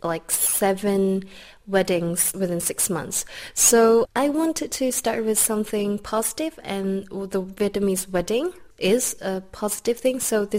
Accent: Prague, Czechia; Prague is definitely my hometown

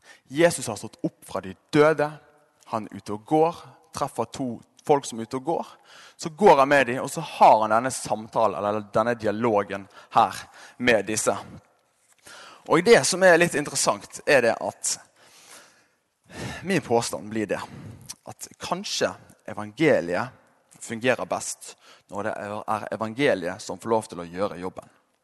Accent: Bergen, Vestland, Norway; Det kan være det at jeg er bergenser

